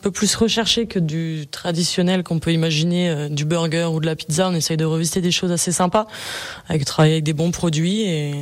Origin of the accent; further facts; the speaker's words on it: Bonneville, Auvergne-Rhône-Alpes, France; Oui, moi je suis d'ici, je suis de Bonneville, et puis on va dire que je suis un peu accrochée à la montagne.